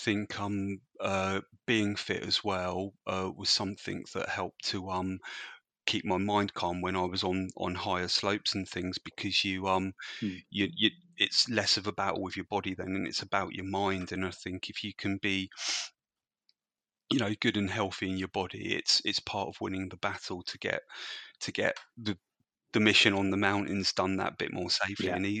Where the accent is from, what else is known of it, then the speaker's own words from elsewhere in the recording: Maidenhead, South East England, United Kingdom; around my hometown of Maidenhead